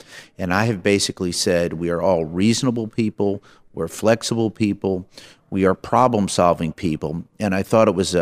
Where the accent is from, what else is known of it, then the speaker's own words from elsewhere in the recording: Tennessee, United States; Sister state of Alabama. I'm from Tennessee.